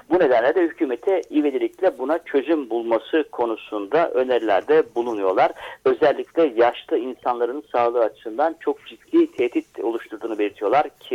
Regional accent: Isparta, Turkey; now in Netherlands; özellikle kömür kullanımından dolayı bazı kentlerde, ki ben Ispartalıyım

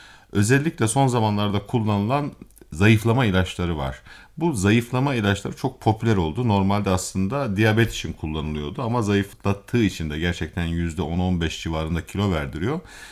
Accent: Mediterranean Region, Turkey; Memleketimiz Akdeniz ve gerçekten balıktır, yeşilliktir, hafif kırmızı ettir, tam tahıllardır.

